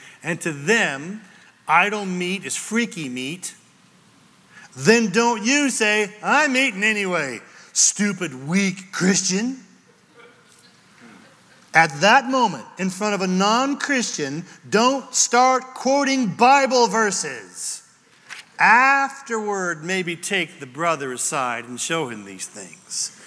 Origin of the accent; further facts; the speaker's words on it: California, United States; And I'm from Northern California where it's not spoken out loud, but the number one cash crop in that whole area is marijuana.